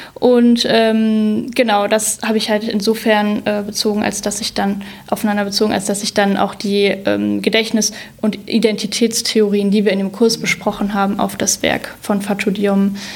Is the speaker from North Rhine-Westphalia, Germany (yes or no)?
yes; Neuss, North Rhine-Westphalia, Germany; ich komme aus Neuss und bin auch vorher in Neuss zur Schule gegangen und dann war ich später auf dem Luisengymnasium in Düsseldorf.